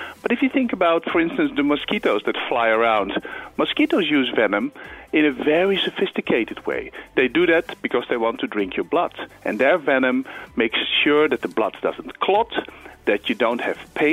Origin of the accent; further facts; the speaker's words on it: Netherlands; English is a second language; You can hear my accent. I am a Dutch person, and I come from a country where the number one fear is not dentists or bloods or physical injuries.